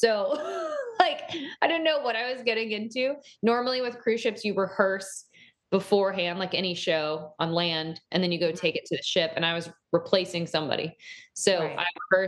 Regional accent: Dallas, Texas, United States; Well, I grew up in Dallas, in Texas. I have two older brothers.

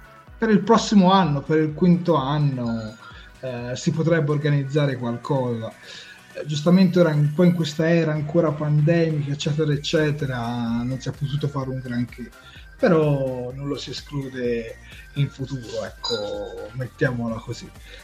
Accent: Tuscany, Italy; noi siamo toscani

